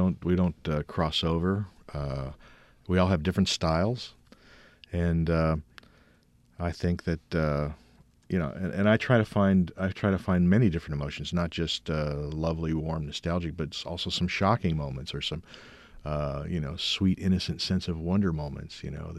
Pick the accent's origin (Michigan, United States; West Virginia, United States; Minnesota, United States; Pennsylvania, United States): Michigan, United States; I actually make it snow on the audience because I grew up in Michigan